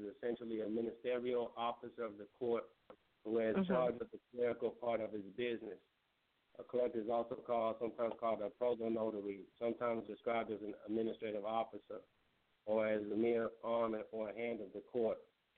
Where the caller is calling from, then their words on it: Chicago, Illinois, United States; Well, Chicago.